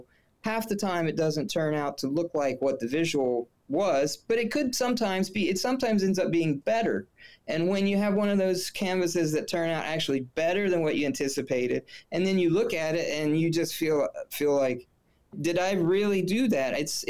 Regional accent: West Virginia, United States; A lot of my fiction is set in my home state of West Virginia, although I have a lot of fiction which I've finished and looking for publishers that's not about West Virginia and Appalachia.

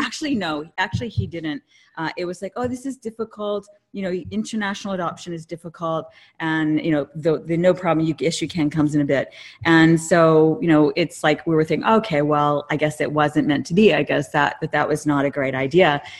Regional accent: Hawaii, United States; I grew up in Hawaii, so we used to ride him on the beach

